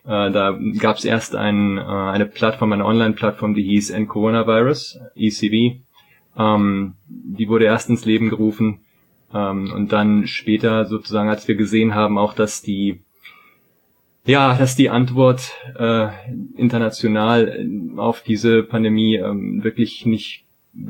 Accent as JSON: {"language": "German", "country": "Germany", "tie": "born or raised there", "said": "Ich komme aus Deutschland. Ich wurde an der polnischen Grenze geboren. Kurz nach dem Mauerfall sind meine Eltern dann rüber zur holländischen Grenze. Und dort bin ich, groß geworden"}